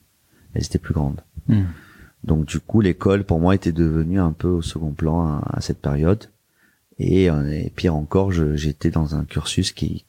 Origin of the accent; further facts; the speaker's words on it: Marseille, Provence-Alpes-Côte d'Azur, France; Alors, moi, je suis né et j'ai grandi à Marseille.